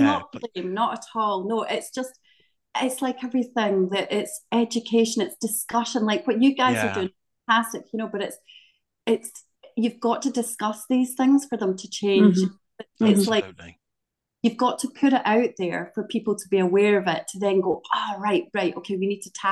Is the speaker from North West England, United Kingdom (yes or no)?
no; Scotland, United Kingdom; Anyway, the point of this is, I'm very Scottish, as you can hear.